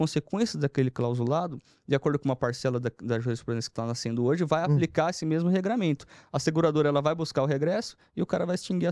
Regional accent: São Paulo, Brazil; Sou simples ainda, sou caipira igual eu sou, né? O pessoal é caipira do interior de São Paulo ali

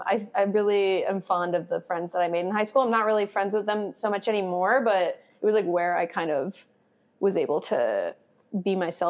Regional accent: Midwest, United States; Sorry, that's niche to me because I'm from the Midwest.

